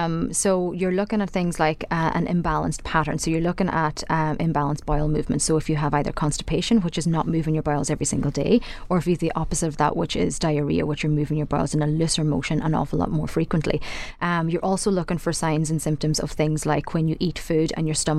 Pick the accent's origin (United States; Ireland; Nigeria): Ireland; Ulster; I grew up in Donegal, grew up on a farm, was very, very aware of food, but was a very, very fussy eater.